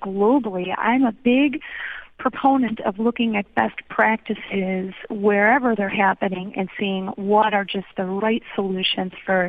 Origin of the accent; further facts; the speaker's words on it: Chicago, Illinois, United States; while I grew up in Chicago and spent a lot of my life in Chicago, I actually have a lot of family on the East Coast.